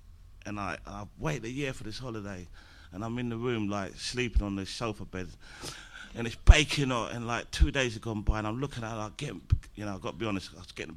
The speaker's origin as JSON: {"language": "English", "town": "Dulwich", "region": "London", "country": "United Kingdom", "said": "where I come from. I come from Dulwich. I come from a broken family."}